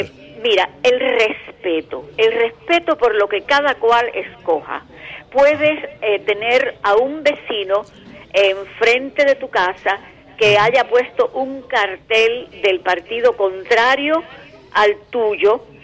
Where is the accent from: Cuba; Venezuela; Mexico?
Cuba; como cubana pues me dolía mucho hacer, porque finalmente me di cuenta que el regreso a Cuba no estaba tan a la vuelta de la esquina como uno soñaba.